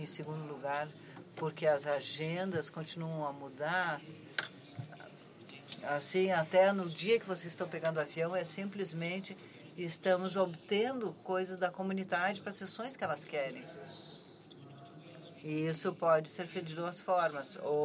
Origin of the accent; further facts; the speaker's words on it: Ghana; Portuguese is a second language; Eu sou de Ghana. É a segunda vez que eu venho.